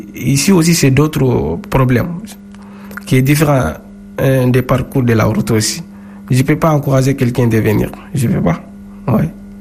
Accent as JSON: {"language": "French", "region": "Gao", "country": "Mali", "lives_now": "Paris, France", "said": "Je suis quitté de Gao, je suis parti à Bamako pour faire ma carte d'identité, mes pièces."}